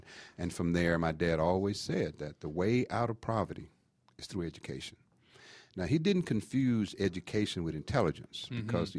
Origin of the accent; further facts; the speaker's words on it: Monroe, Louisiana, United States; I recall back when I was growing up in Louisiana, my third grade teacher said that I would never amount to anything other than the son of a sharecropper.